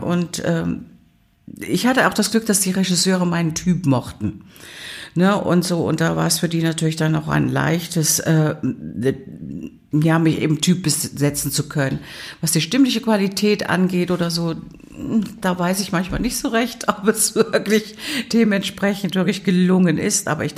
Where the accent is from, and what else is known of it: Thuringia, Germany; accent: Thuringian